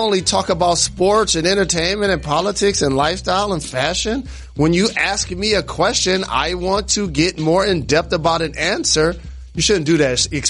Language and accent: English; New York, United States; I represent the Bronx, but I am a New Yorker.